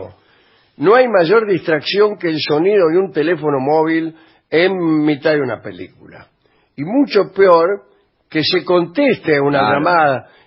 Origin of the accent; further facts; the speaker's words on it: Argentina; a mí como mujer argentina